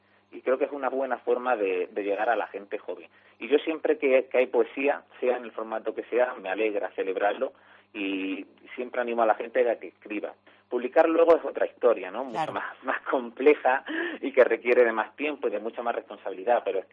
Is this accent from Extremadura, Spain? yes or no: no; Carboneras, Andalusia, Spain; Y tendremos presentaciones en Almería, por supuesto en mi pueblo en Carboneras